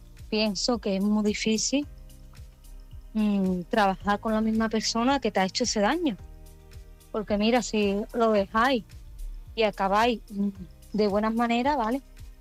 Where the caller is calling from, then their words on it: Malaga, Andalusia, Spain; de Málaga.